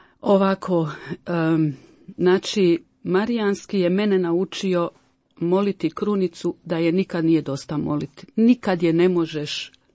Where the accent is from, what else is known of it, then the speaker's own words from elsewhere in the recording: Imotski, Split-Dalmatia County, Croatia; ja sam bila jedina iz Imotskog